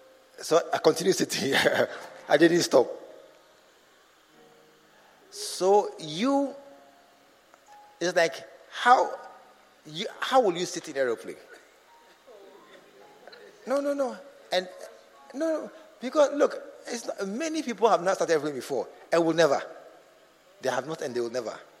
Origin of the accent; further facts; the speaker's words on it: Kumasi, Ashanti, Ghana; I grew up in Kumasi. I'm a Kumasi boy, and this is my life. My guys are all here. This is my area.